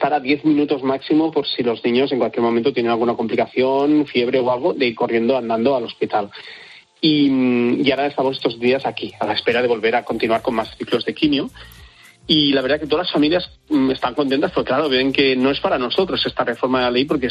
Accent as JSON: {"language": "Spanish", "town": "Canet de Mar", "region": "Catalonia", "country": "Spain", "tie": "born or raised there", "also_born_or_lived": "Besalú", "said": "tanto de Besalú como de mi pueblo natal, de Canet de Mar"}